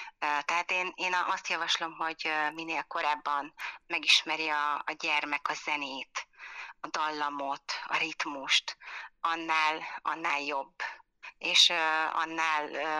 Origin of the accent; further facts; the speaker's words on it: Szekszárd, Tolna, Hungary; Szekszárdon születtem, Szekszárdon jártam, ott kezdtem a pályafutásomat a zeneiskolában, ott Márta növendékeként.